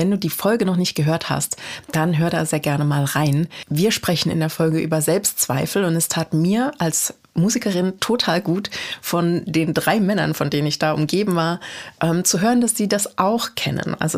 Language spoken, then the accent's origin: German; East Germany, Germany; ich bin ja in der DDR geboren und noch aufgewachsen.